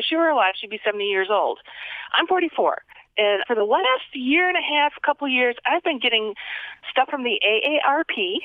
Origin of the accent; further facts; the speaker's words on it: Michigan, United States; now in Chicago, United States; I grew up in Michigan, so and whatever happens in Michigan happens in Chicago, but to a little bit greater degree.